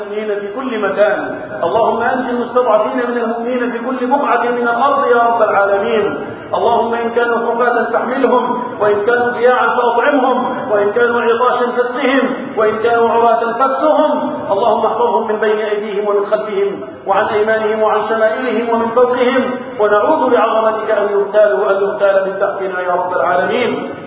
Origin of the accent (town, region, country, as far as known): Egypt